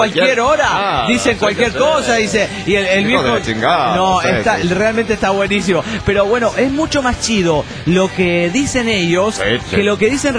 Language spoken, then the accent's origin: Spanish; Ensenada, Baja California, Mexico; soy el homie de Ensenada, Baja California, México.